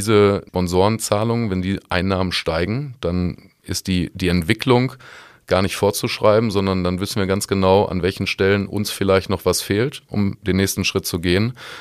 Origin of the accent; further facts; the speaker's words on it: Schönebeck, North Rhine-Westphalia, Germany; born there; Ich bin gebürtiger Schönebecker